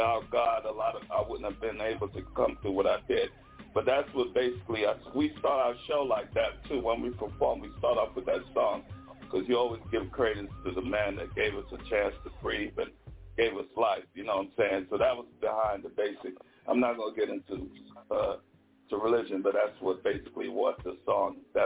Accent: Brooklyn, New York, United States; I come from Brooklyn, New York, the mecca of hip-hop when hip-hop started.

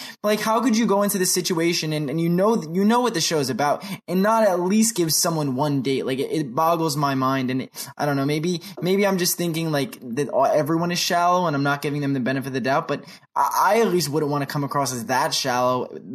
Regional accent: New Jersey, United States; born and bred in New Jersey, it is a very different place than New York. We are New York's armpit.

